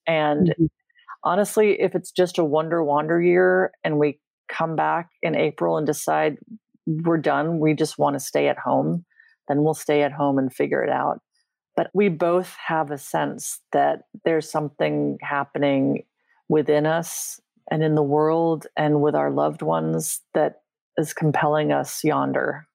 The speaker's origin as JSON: {"language": "English", "region": "London", "country": "United Kingdom", "tie": "born there", "said": "I was born in London, and we lived in London twice when I was growing up."}